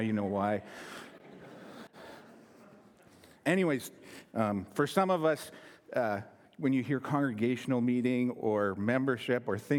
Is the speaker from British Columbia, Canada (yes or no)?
yes; Chilliwack, British Columbia, Canada; So I grew up in Chilliwack farm country, and behind our house was a grazing field for our neighbor's cows.